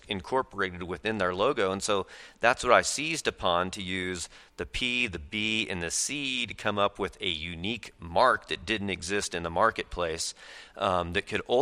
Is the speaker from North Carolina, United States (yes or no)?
no; El Paso, Texas, United States; also born or lived in Lubbock / Austin / Houston; now in Dallas, United States; And I'm a Texan. I'm actually a seventh generation Texan if you go through my mom's side. I love Texas. I was born in El Paso. I lived in Lubbock. I lived in Austin and Houston and here in Dallas